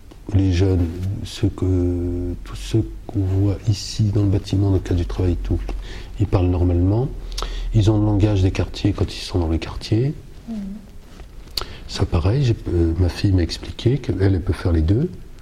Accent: Pithiviers, Centre-Val de Loire, France; accent: Beauceron; ça me frappait quand j'ai quitté Pithiviers pour aller à Paris, tout le monde me disait tiens, t'es un paysan, parce que j'avais l'accent bosseron.

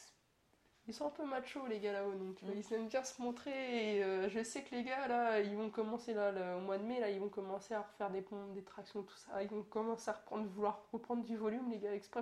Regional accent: Paris, Île-de-France, France; born there; mes parents on habitait Paris. Moi, je suis née à Paris.

